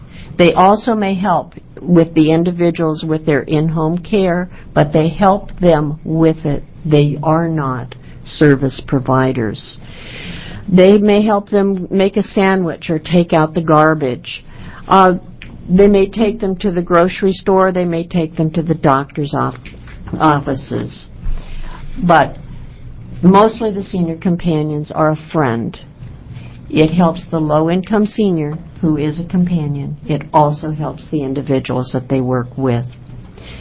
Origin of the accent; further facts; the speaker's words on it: Eugene, Oregon, United States; I am from Eugene.